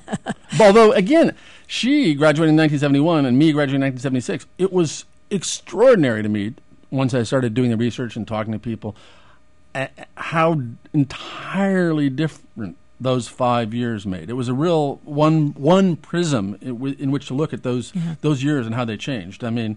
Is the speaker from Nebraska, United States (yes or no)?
yes; Omaha, Nebraska, United States; I grew up in Omaha, Nebraska.